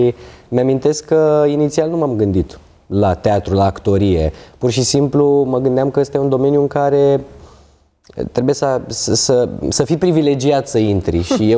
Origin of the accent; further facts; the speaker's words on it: Craiova, Dolj, Romania; Am intrat într-o trupă de street dance din orașul meu natal, din Craiova.